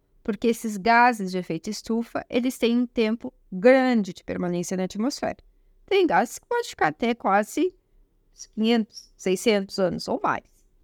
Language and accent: Portuguese; Rio Grande do Sul, Brazil; Nós somos do Rio Grande do Sul.